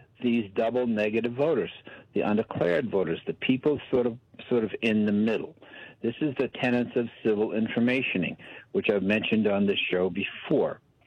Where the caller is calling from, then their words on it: Washington, United States; I'm in Washington State